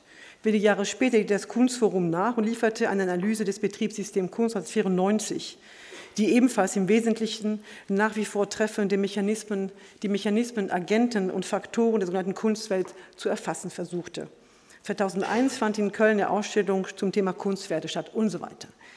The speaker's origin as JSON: {"language": "German", "country": "France", "second_language": "German", "said": "ich komme aus Frankreich, es ist eine Weile her, dass ich hin und her pendle"}